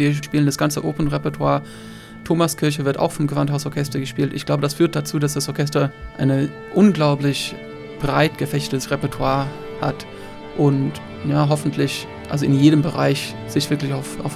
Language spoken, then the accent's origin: German; Australia; ich komme aus Australien und ich spiele die Tuba